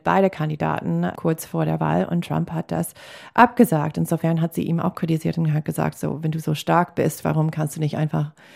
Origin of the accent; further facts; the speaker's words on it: Green Bay, Wisconsin, United States; Sie war auch in Rallyes, also Wahlcampaign-Auftritte in Green Bay, meine Heimatstadt, auch unterwegs in Wisconsin.